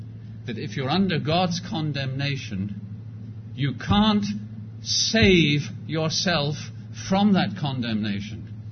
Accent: United Kingdom; I'm glad to tell you, because I'm British

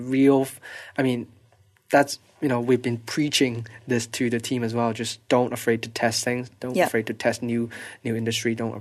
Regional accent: Hong Kong; I mean, I'm from Hong Kong.

